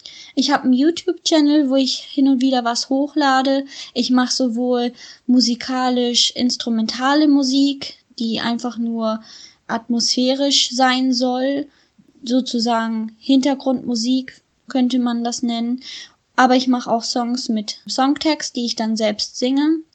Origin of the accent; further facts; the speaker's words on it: Wilhelmshaven, Lower Saxony, Germany; ich bin 22 Jahre alt und ich komme aus Wilhelmshaven.